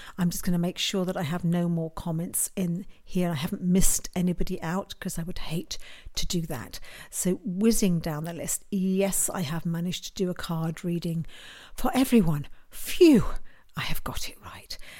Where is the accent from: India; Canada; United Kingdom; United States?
United Kingdom; I'm a Brit, and a lot of them are in the States